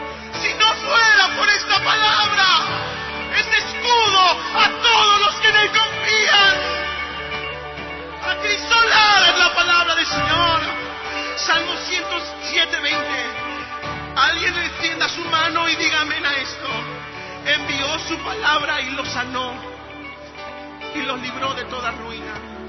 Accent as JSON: {"language": "Spanish", "region": "Veracruz", "country": "Mexico", "tie": "born or raised there", "also_born_or_lived": "Villahermosa", "lives_now": "Mérida, Mexico", "said": "Nací en Villahermosa, Tabasco, toda mi vida estuve en Veracruz y hoy vivo en Mérida, Yucatán."}